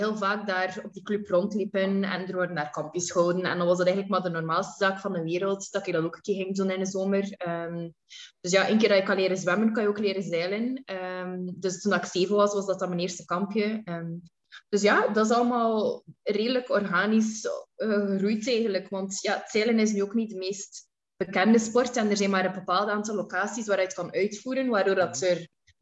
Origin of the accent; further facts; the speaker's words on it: Ostend, West Flanders, Belgium; born there; ja. Geboren in Oostende en 27 jaar oud.